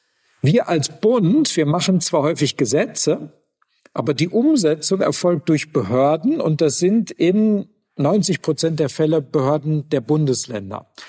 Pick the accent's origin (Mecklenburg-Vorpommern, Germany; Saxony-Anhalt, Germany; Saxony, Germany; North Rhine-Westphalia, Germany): North Rhine-Westphalia, Germany; Gelsenkirchen; bei einer kreisfreien Stadt wie Köln oder meiner Heimatstadt Gelsenkirchen